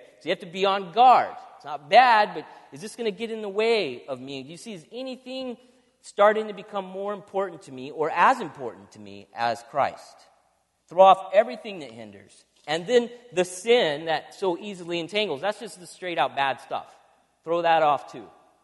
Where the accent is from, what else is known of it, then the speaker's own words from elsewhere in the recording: San Diego, California, United States; growing up in San Diego, it was the San Diego Chargers.